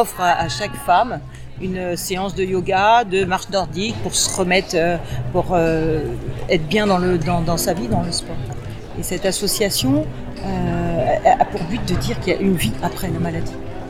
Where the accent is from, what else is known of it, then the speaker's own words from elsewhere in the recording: Nouvelle-Aquitaine, France; Moi, je suis de Charente-Maritime et je suis toujours sur New York.